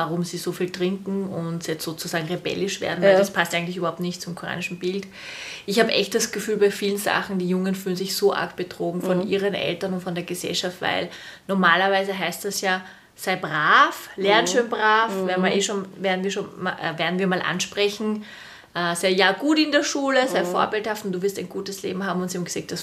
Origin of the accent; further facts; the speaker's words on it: Austria; Also ich muss sagen, wir haben es ja vorhin geredet, dass bei uns in Österreich am Land schon mit 13, 14